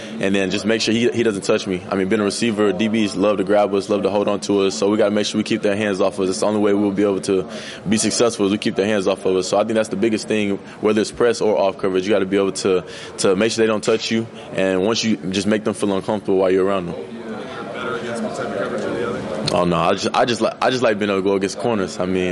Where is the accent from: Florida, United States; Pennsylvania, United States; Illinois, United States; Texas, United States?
Texas, United States; Brenham; I mean, I'm from Bluebell, Texas for a lot of times because I tell them Brenham, Texas, they don't know where it is.